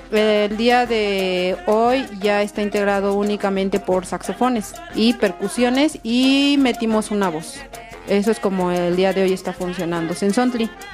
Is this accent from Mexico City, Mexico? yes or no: yes; Xochimilco, Mexico City, Mexico; Nosotros somos de Xochimilco, la mayoría